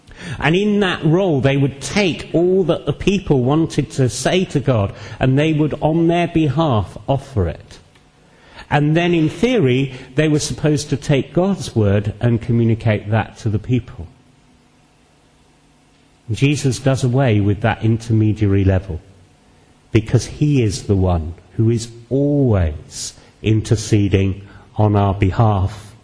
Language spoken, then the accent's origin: English; United Kingdom; You know, we're too British. We should have a little bit of Afro-Caribbean here, shouldn't we?